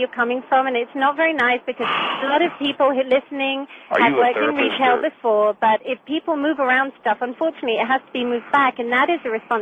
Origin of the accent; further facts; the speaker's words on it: England, United Kingdom; I wouldn't know because I'm from England.